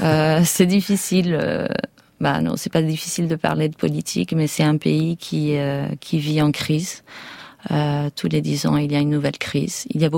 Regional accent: Argentina; French is a second language; moved away; J'ai quitté l'Argentine dans un moment où l'économie elle était très stable. On avait qu'est-ce qu'on appelait le 1-1. Ça veut dire qu'on avait un peso argentin au niveau de d'un dollar. Donc on avait une vie en Amérique du Sud très agréable.

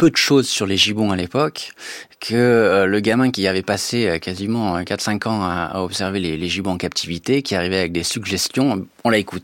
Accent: Fayence, Provence-Alpes-Côte d'Azur, France; Je suis originaire du village de Fayence.

